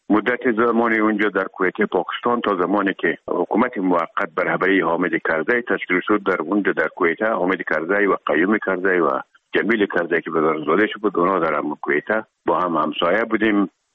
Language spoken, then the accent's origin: Persian; Herat, Afghanistan; moved away as an adult; now in Kabul, Afghanistan